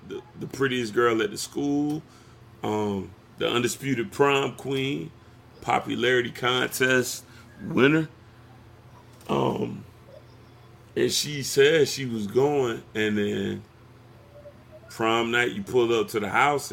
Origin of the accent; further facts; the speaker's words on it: the South, United States; I said, bro, I'm from the South.